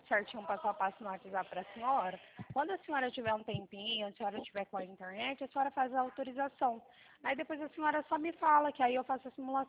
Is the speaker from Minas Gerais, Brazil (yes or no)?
no; São Paulo, Brazil; eu sou daqui do estado de São Paulo